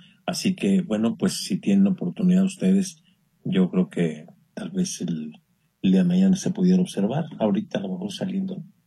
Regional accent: Lázaro Cárdenas, Michoacán, Mexico; una terracita que tengo aquí cerca de Lázaro Cárdenas en mi tierra.

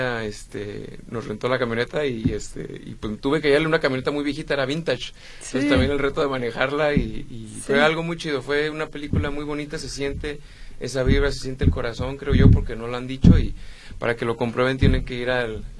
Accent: Guadalajara, Jalisco, Mexico; yo soy mexicano de hueso colorado, soy de Guadalajara toda la vida y la neta pues me siento bien orgulloso de mi tierra

